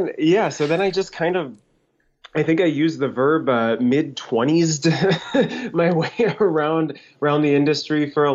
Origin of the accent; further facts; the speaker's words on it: Midwest, United States; moved away as an adult; I grew up in the Midwest, and film industry was just this mythical thing way out on the West Coast. And pretty much as soon as I finished undergrad, packed up my stuff and moved out